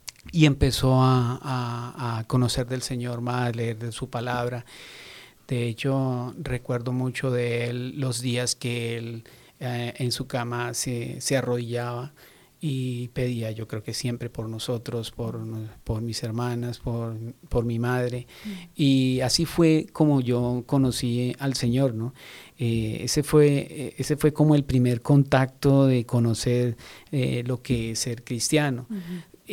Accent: Colombia; now in United States; Bueno, yo vengo de un país que se llama Colombia. Es un país suramericano. Llegamos aquí a Estados Unidos hace ya, cumplimos en octubre ya 2 años de estar aquí.

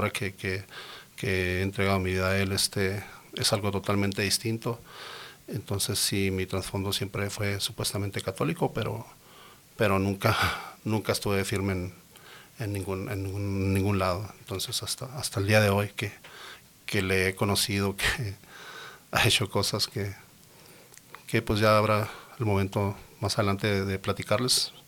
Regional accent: Ciudad Juárez, Chihuahua, Mexico; now in Denver, United States; Yo soy de Ciudad Juárez. Prácticamente toda mi vida me crié allí y tenemos exactamente 9 años aquí en Denver.

